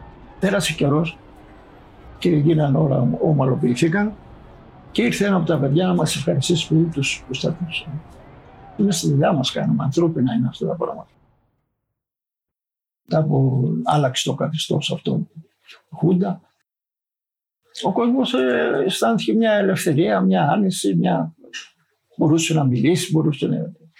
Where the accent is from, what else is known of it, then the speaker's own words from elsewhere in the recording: Lamia, Central Greece, Greece; born there; now in Athens, Greece; Εμείς γεννηθήκαμε στη Λαμία, έξω από τη Λαμία, δήμος Λαμιαίων. Και ήρθαμε στην Αθήνα